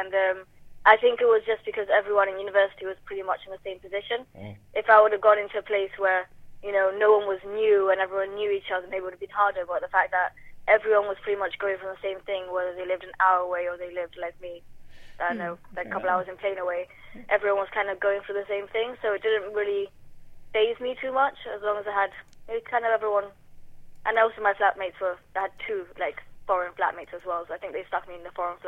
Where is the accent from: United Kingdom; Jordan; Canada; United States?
United Kingdom